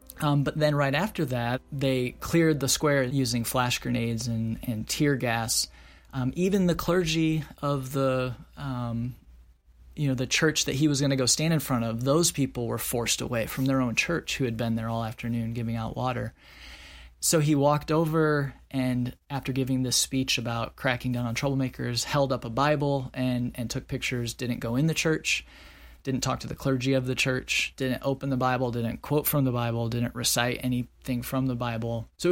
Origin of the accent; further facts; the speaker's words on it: Midwest, United States; growing up in the Midwest and kind of a religious area, it was something that you just accepted and believed.